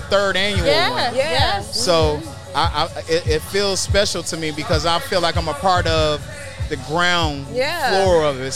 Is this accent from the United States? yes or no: yes; Rockford, Illinois, United States; born there; I was born in Rockford, Illinois, though. That's crazy.